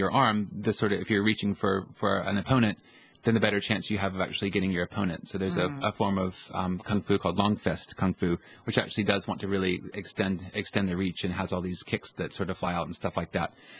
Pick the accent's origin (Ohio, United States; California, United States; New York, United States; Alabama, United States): Alabama, United States; now in Rhode Island, United States; And before Rhode Island, I'm from Alabama.